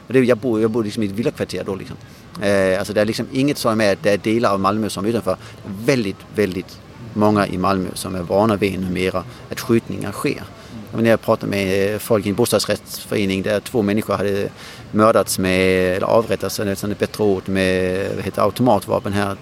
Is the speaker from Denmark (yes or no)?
yes; Denmark; Swedish is a second language; now in Sweden; Jag är själv från Danmark